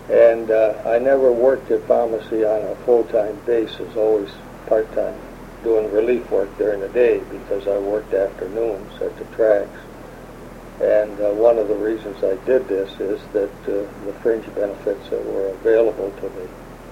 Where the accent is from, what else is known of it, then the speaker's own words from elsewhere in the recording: Northville, Michigan, United States; also born or lived in South Bend, Indiana; So we came immediately back to Northville, mm-hmm. and I've always resided in Northville. Went through the Northville school system, worked in Northville all my lif